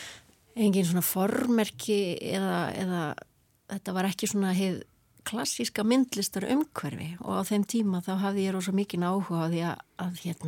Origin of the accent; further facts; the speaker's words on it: Luxembourg; ég er alveg upp í Luxemburg, já. Bara frá 2 ára aldri. Alveg þangalli ég er hérna unglingur, bara 12-13 ára.